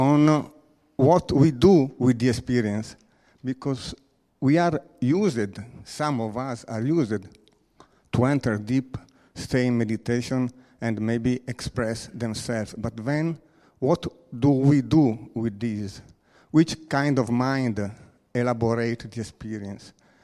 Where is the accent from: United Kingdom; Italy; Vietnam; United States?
Italy; English is a second language; from Italy.